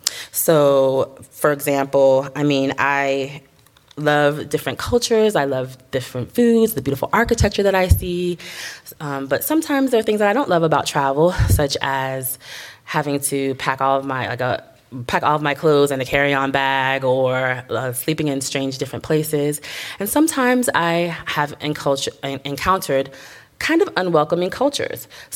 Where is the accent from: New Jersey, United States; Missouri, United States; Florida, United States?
Florida, United States; Miami; I was raised actually in New Thought in Miami.